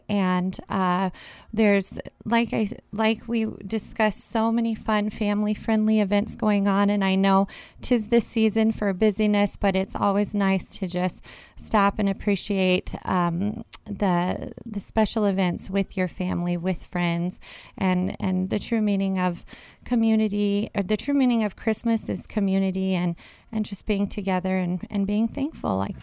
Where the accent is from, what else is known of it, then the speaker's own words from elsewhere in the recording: Ireland; I'm Irish, so I think it suits me rather well.